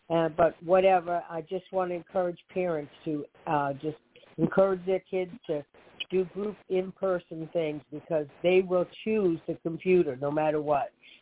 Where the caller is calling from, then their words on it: Boynton Beach, Florida, United States; I'm calling from Boynton Beach